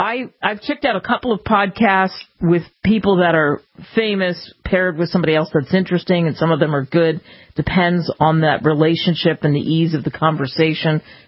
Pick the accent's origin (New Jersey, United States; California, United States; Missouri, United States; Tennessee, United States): New Jersey, United States; I just grew up on … because I grew up in New Jersey